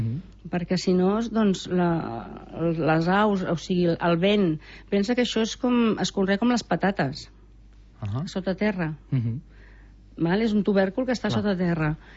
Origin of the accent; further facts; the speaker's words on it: Vilanova i la Geltrú, Catalonia, Spain; soc de Vilanova, aquí la tonyina, doncs, és un bon producte